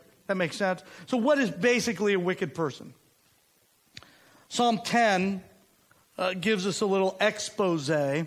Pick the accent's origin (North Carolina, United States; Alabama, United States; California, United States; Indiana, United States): Alabama, United States; Mobile; we grew up in Mobile, Alabama, when I was really young, and myself being Puerto Rican, I'm darker skinned